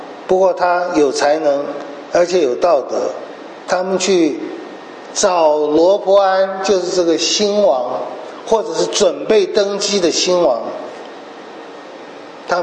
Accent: China; 我们中国人说利益叫你的头昏了

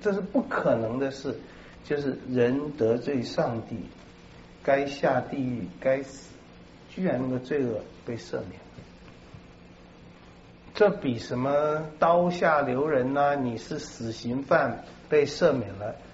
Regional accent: China; 就是真的从我们中国人的话，你是从鬼门关被救出来的

